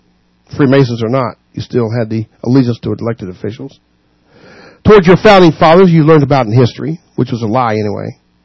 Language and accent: English; United States; Nationality. I'm American, boy.